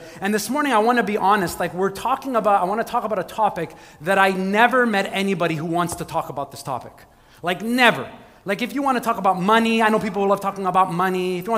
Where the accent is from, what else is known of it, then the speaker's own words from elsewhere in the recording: Montreal, Quebec, Canada; Okay, I'm from St. Michel.